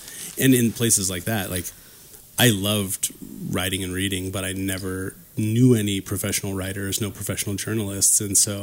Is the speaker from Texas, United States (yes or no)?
no; Washington, United States; I grew up relatively poor in North Spokane County and like halfway between Elk and Chatteroy.